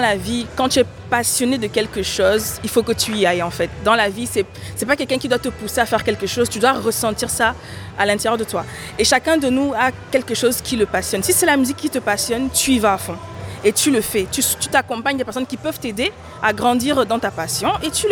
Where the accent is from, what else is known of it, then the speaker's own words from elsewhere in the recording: Cameroon; now in France; parce que je suis originaire du Cameroun